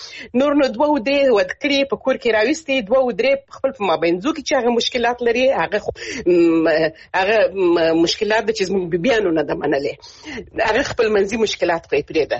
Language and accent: Pashto; Helmand, Afghanistan; زه خپل د هلمند ولایت څخه يم،